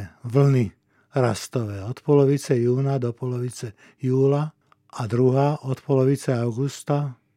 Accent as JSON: {"language": "Slovak", "region": "Trenčín Region", "country": "Slovakia", "tie": "born or raised there", "said": "Rádio Regina ma zasahuje až na Hornú Nitru, to je môj rodný kraj"}